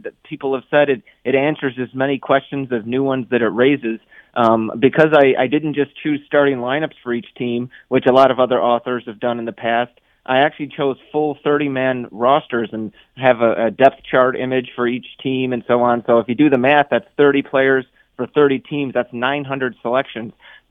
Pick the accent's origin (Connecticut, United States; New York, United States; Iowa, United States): New York, United States; Rochester; I'm from Rochester, New York, still live in Western New York